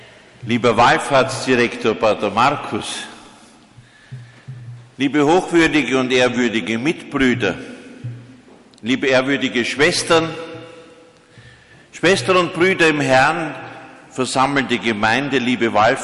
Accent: Austria; Ich bin aber gekommen, nicht als ein Österreicher

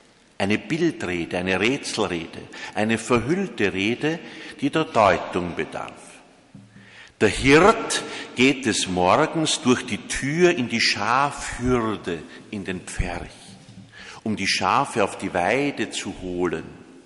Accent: Austria; Und ich weiß, dass ich heute gebetet habe, als Österreicher, für euch

